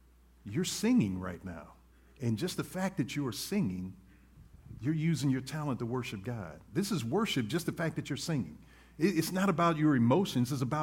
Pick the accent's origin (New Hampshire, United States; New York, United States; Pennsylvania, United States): Pennsylvania, United States; Philadelphia; My family always says, "Why aren't you an Eagles fan?" Because I'm from Philadelphia.